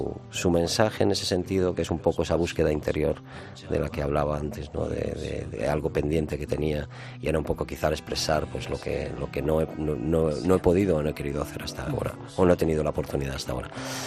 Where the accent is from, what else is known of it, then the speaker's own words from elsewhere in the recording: Almería, Andalusia, Spain; moved away; mi entrada en el 86 aquí, cuando me vine de Almería